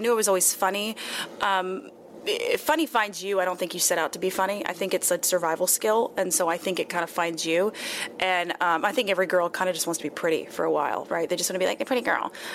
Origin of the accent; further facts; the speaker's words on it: Texas, United States; We're both from Texas, and that we found out the same night.